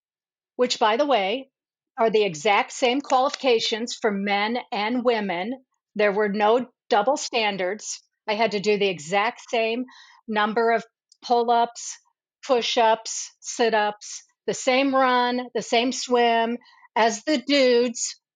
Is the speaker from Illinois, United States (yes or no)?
yes; Illinois, United States; Well, I grew up in Central Illinois. You don't snorkel in the Illinois River.